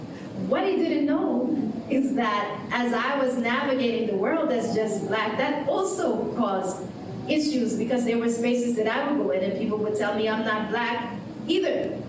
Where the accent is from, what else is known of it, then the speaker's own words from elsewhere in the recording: New York, United States; moved away; also born or lived in North Carolina, United States; I'm originally from New York. We moved to the Southeast United States in North Carolina at a time when there were not a lot of Filipinos.